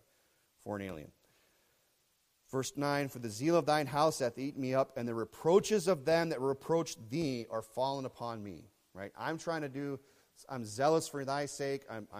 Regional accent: Rapid City, South Dakota, United States; born there; also born or lived in Traverse City, Michigan; You know, I could say, hey, I'm from Traverse City, Michigan, because that's where I lived before I moved here. But where I'm of is Rapid City, South Dakota, because that's where I was born, okay?

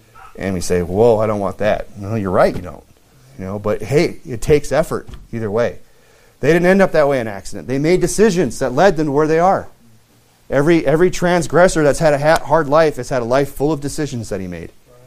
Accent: Michigan, United States; And because I'm from Michigan, where it's just one giant sand dune, where you could just dig with one hand.

